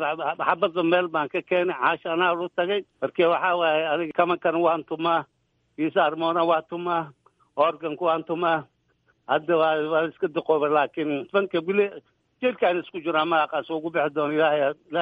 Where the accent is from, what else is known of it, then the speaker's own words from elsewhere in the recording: Bulo Burte, Hiran, Somalia; also born or lived in Mogadishu; xamar aan ku dhashay laakiin buuro burtaan aan ku soo barbaaray